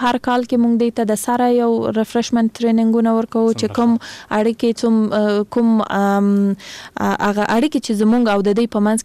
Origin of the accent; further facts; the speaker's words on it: Kandahar, Afghanistan; زه خپل د کندهار د ولایت یم